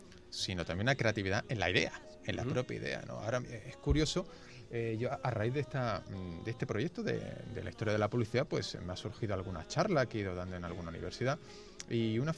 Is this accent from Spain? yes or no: yes; Málaga, Andalusia, Spain; siendo yo malagueño